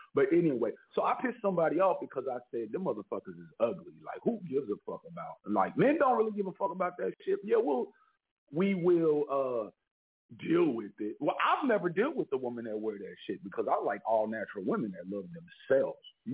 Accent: Kansas City, Missouri, United States; now in Philadelphia, United States; But shout out to my hometown, Kansas City, Missouri. Without Kansas City, Missouri, I wouldn't even be who the fuck I am today. But Philly put me on, though.

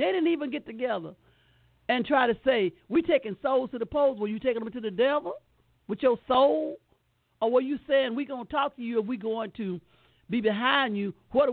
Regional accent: Montgomery, Alabama, United States; I come from Montgomery, So I know it was three

